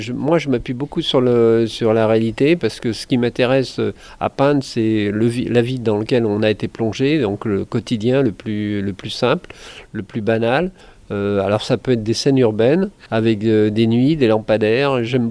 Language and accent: French; La Pommeraye, Pays de la Loire, France; Je suis du Maine-et-Loire, à La Pommeraye, dans le Maine-et-Loire. Je suis né à La Pommeraye